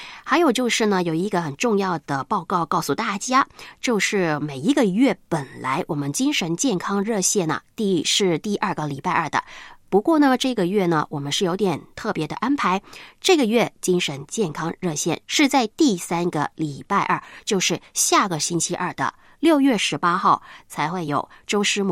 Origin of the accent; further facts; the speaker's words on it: China; 我们中国人